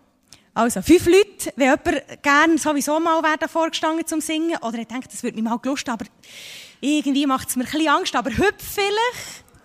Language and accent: German; Switzerland; Wenn man hier bei uns in der Schweiz, denkt es mir nicht unbedingt gefährlich, ausser man ist in den steinigen Berg oben.